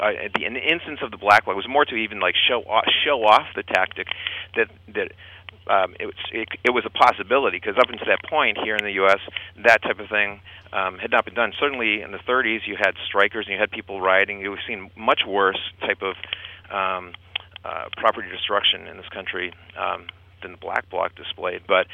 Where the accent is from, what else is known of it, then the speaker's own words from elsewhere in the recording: Boston, Massachusetts, United States; and I know from growing up in Boston myself, anarchist ideas always being under the thumb of lame leftist organizations